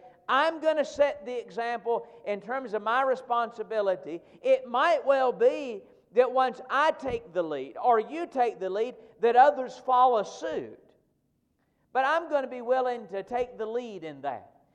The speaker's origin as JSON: {"language": "English", "region": "Tennessee", "country": "United States", "tie": "born or raised there", "said": "That's why I wear orange this morning. I grew up in Tennessee."}